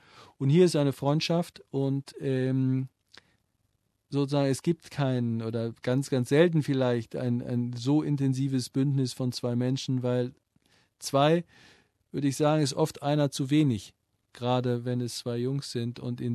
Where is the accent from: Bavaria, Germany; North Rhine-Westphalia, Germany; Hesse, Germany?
North Rhine-Westphalia, Germany; ich bin aufgewachsen in der Nähe dieser Autobahnbrücke über dem Ruhrtal, wo die A52 drüber geht, die Essen und Düsseldorf verbindet.